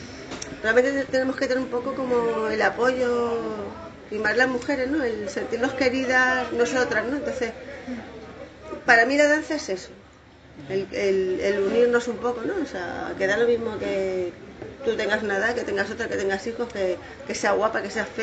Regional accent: Tenerife, Canary Islands, Spain; vengo de Tenerife también.

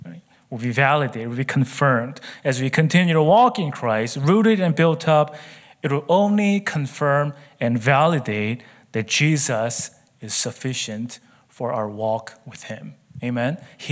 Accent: South Korea; Is like I said, I grew up in Korea, so we didn't have a proper visa we were on student visa for a long time.

